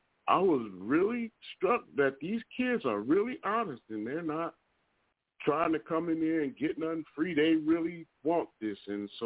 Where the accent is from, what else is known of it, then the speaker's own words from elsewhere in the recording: Akron, Ohio, United States; now in Sacramento, United States; I'm 57 years old. I'm originally from Akron, Ohio. I've been living here in Sacramento 16 years